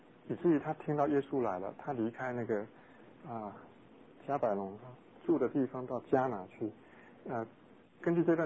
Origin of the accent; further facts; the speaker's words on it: Tainan, Taiwan; 我在乡下长大，以前我在台南农崎那边有吊桥，农崎是山地啊